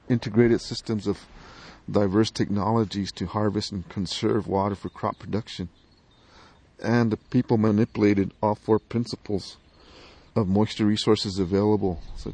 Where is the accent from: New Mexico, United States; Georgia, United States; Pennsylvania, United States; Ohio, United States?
New Mexico, United States; Tesuque Pueblo; I'm from Tisuki Pueblo.